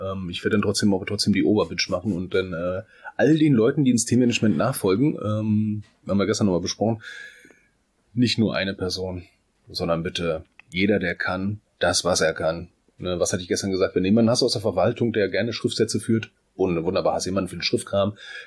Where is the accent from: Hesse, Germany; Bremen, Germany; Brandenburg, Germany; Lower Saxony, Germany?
Brandenburg, Germany; Wittstock; Nee, ich komme aus Berlin. Hm, von wo denn da? Naja, bei Berlin. Ich so, ja, wo denn bei Berlin? Wittstock.